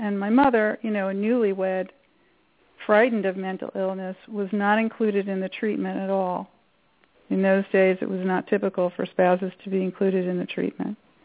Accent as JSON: {"language": "English", "town": "Brooklyn", "region": "New York", "country": "United States", "tie": "born or raised there", "said": "I grew up in Brooklyn, New York."}